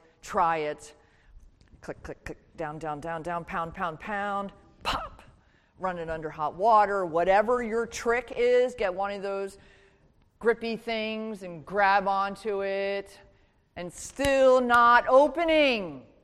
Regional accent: New Jersey, United States; I grew up in South Jersey, so sorry.

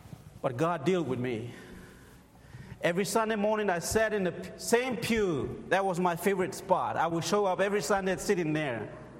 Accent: Papua New Guinea; moved away as an adult; now in United States; I am from Papua New Guinea, born and raised there. I've been in the state for 10 years now.

